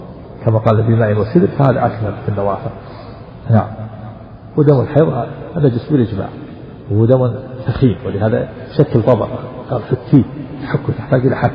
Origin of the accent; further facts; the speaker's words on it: Najd, Saudi Arabia; وفي القبر يكون رأسه شمالا كما عندنا في نجد يكون مستقبل القبلة